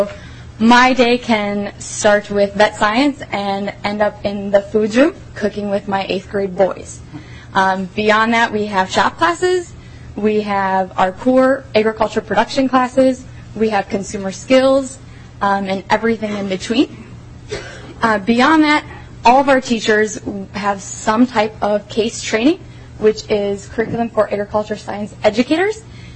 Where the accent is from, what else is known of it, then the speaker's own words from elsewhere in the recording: Mountain Lake, Minnesota, United States; move back to my hometown in Mountain Lake, where I've been teaching now for 4 years.